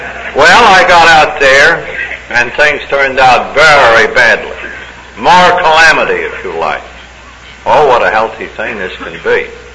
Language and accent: English; New York, United States; I explained that I was a drunk from New York who needed another drunk to work on.